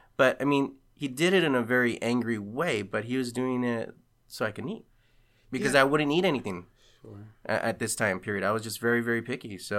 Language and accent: English; East Los Angeles, California, United States; I grew up in East LA. We lived in a house behind my grandfather's house, or rather my uncle's house where my grandfather lived.